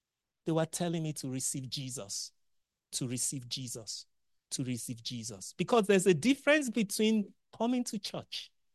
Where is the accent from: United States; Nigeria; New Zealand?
Nigeria; I grew up in Nigeria.